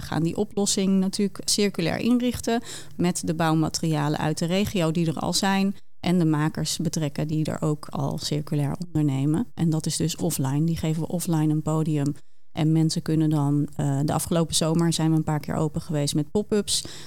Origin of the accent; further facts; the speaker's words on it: Lelystad, Flevoland, Netherlands; also born or lived in Het Gooi; Maar in Lelystad had ik vroeger als kind toch echt wel het idee van dit was het eindpunt.